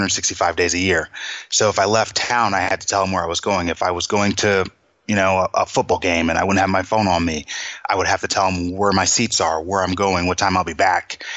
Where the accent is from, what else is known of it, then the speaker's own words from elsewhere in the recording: Long Island, New York, United States; I was just a couple miles away from my house growing up in Long Island, New York.